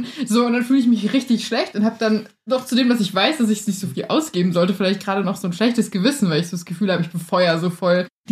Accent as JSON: {"language": "German", "region": "North Rhine-Westphalia", "country": "Germany", "tie": "born there", "moved": "as an adult", "said": "Wir kommen beide gebürtig aus Nordrhein-Westfalen und sind vor kurzem nach Niedersachsen gezogen, rund 2 Stunden von Familie und Freunden entfernt."}